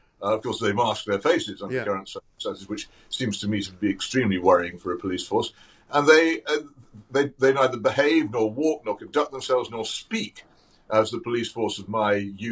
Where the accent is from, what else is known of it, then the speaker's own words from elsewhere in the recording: Oxford, South East England, United Kingdom; A group of lockdown sceptics in my hometown of Oxford